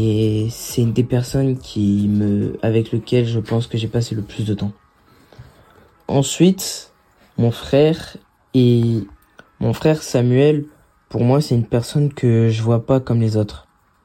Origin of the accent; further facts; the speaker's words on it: Portugal; C'est comme ça, on est des Portugais. Les magasins de bricolage, c'est un peu notre deuxième maison.